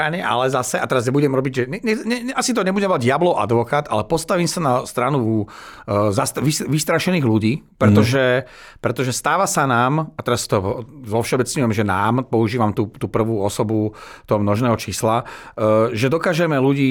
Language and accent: Slovak; Žilina, Žilina Region, Slovakia; ja som Žilinčan, celý môj život až do roku 38 rokov, čiže donedávna, som trávil veľa času v prírode okolo Žiliny